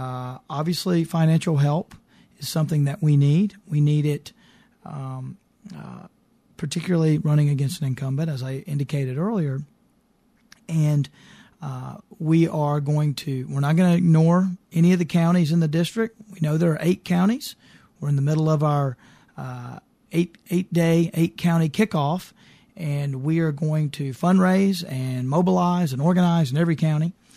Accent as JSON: {"language": "English", "town": "Magnolia", "region": "Arkansas", "country": "United States", "tie": "born or raised there", "said": "I grew up in Magnolia."}